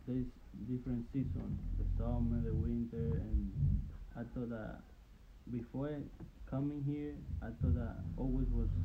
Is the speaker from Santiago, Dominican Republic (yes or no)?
yes; Santiago, Dominican Republic; now in New York, United States; I grew up in Dominican Republic in Santiago.